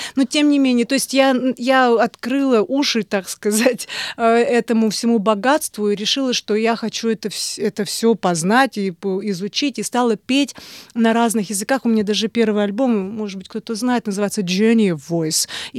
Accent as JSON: {"language": "Russian", "region": "Tatarstan", "country": "Russia", "said": "У меня сильные связи с Татарстаном, с родиной, и я туда часто езжу и с концертами, и просто так."}